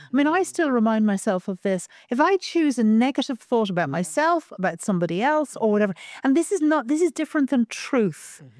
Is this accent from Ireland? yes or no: yes; Ireland; Although as an Irish woman, potato is always a good thing.